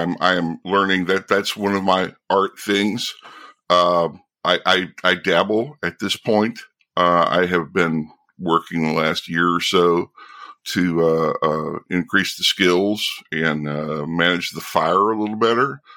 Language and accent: English; Kentucky, United States; I grew up in Eastern Kentucky in the Appalachians.